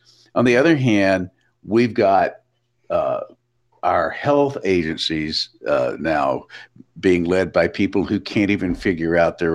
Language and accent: English; Nashville, Tennessee, United States; Growing up in Nashville, when it snowed, literally the town shut down for until the snow went away.